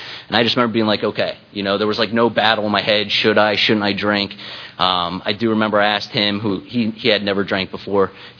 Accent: Pittsburgh, Pennsylvania, United States; I'm originally from Pittsburgh

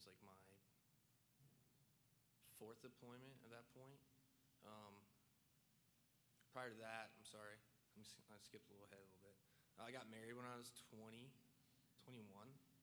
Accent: Canton, Ohio, United States; born there; I was born in Canton, Ohio in 1982.

